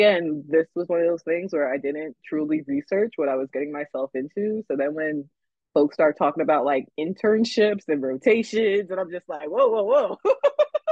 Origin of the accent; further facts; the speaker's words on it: New Castle, Delaware, United States; I live in Delaware. I grew up in Newcastle, Delaware. And Delaware is definitely a state where you need to have a car in order to really get around.